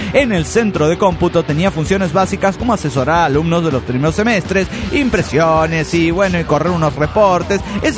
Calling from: Valencia, Carabobo, Venezuela; Soy la nenita de Valencia, Venezuela.

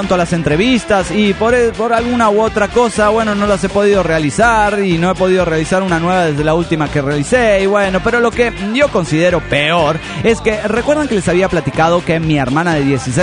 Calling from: Monterrey, Nuevo León, Mexico; de Monterrey, Nuevo León, México.

